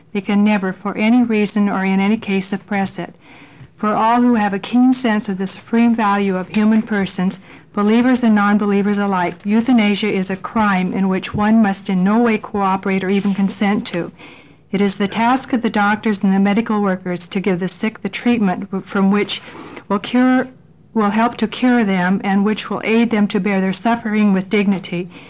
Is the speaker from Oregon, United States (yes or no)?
yes; Milwaukie, Oregon, United States; I'm from Milwaukee, Oregon, Senator Cohen's district.